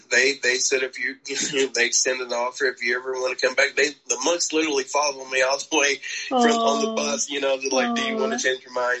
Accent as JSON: {"language": "English", "region": "Kentucky", "country": "United States", "said": "But I also experienced that it is very much in my home state of Kentucky."}